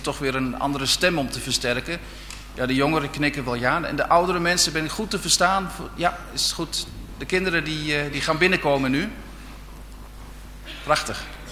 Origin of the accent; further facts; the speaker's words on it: De Heurne, Gelderland, Netherlands; also born or lived in Dinxperlo; Ik ben geboren en getogen in de Achterhoek. Dat is niet het Tukkerland, weet ik, maar het schurkt er wel wat tegenaan. Dezelfde accenten kom ik hier toch tegen. Ik ben geboren in Dinxperlo en eigenlijk altijd in De Heurne gewoond.